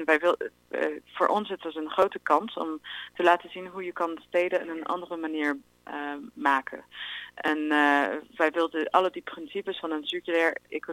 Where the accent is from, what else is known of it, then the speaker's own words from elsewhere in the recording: United States; Dutch is a second language; now in Netherlands; ik kom oorspronkelijk uit Amerika. Dus ja. Mijn Nederlands is niet perfect.